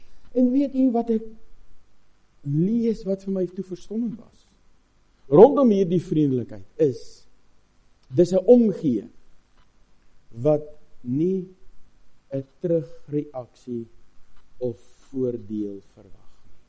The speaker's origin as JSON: {"language": "Afrikaans", "region": "Free State", "country": "South Africa", "tie": "born or raised there", "said": "Ek het in die Vrystaatse goudvelde groot geword. My pa het jaar op die myn gewerk daar."}